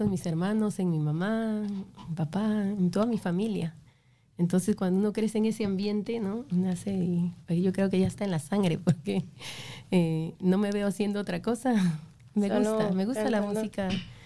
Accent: Lima, Peru; moved away as an adult; now in United States; De Perú, de Lima, Perú.

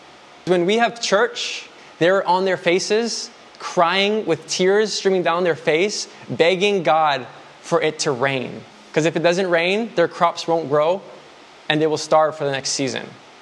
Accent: United States; Because a lot of us in here, we grew up in America, we're taught you have to grow up and provide for yourself

